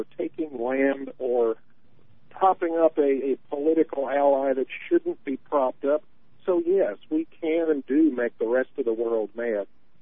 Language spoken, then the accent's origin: English; Nashville, Tennessee, United States; I grew up in Nashville, just as you did, Mark.